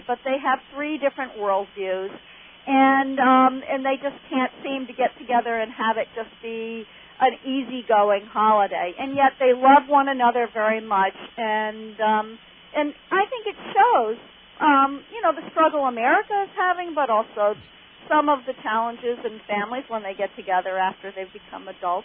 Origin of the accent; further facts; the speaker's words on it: Connecticut, United States; moved away as an adult; also born or lived in New Jersey; now in Champaign, United States; I grew up in Connecticut, and I spent 22 years in New Jersey, and in 1998, I came to Champaign, Illinois, which is 2 hours south of Chicago